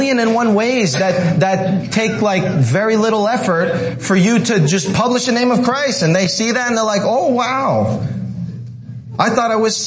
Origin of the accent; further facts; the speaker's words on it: New York, United States; also born or lived in Canada; I'm in Mexico. I was born in Canada. I was raised in New York. Here I am in Texas.